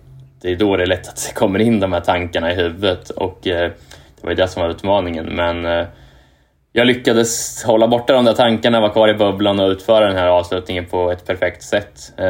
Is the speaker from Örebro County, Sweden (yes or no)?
yes; Kumla, Örebro County, Sweden; moved away as an adult; also born or lived in Japan; now in Indianapolis, United States; jag tror jag är född i Örebro, Örebro lasarett typ. Men jag är uppvuxen i Kumla, som är ju ja, kvart från Örebro. Och bodde där egentligen till jag var 18 typ, när jag flyttade till Japan.